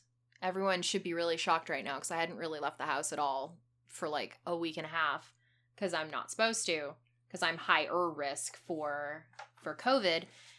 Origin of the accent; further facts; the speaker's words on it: Kamloops, British Columbia, Canada; now in Vancouver, Canada; Kamloops, my hometown in British Columbia